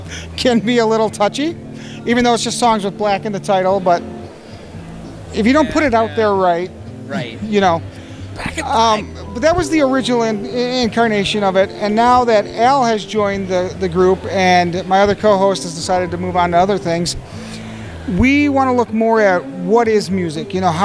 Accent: Wausau, Wisconsin, United States; Scott and I are from further up north. I'm from Wausau.

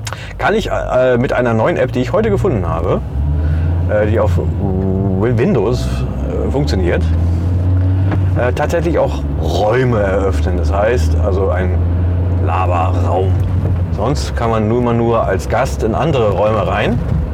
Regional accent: North Rhine-Westphalia, Germany; Ja, ich bin ja Westfale, ich kenne mich hier in Düsseldorf nicht aus.

